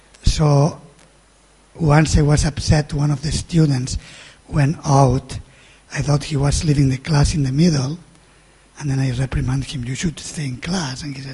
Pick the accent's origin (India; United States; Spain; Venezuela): Spain; Maybe we will have again Belgian francs and pesetas. I'm from Spain.